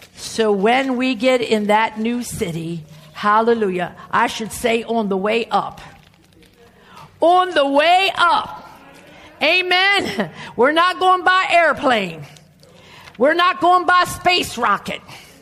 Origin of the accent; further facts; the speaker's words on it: Baltimore, Maryland, United States; born there; No, I was born in Lutheran Hospital in Baltimore, Maryland, but this is not the land of my birth.